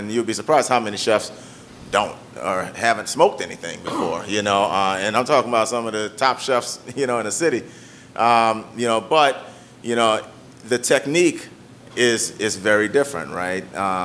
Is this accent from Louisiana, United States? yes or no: yes; New Orleans, Louisiana, United States; now in Chicago, United States; Well, I grew up in New Orleans. And so I grew up in the South. I've been in Chicago now for 20 years, so I'm one of y'all.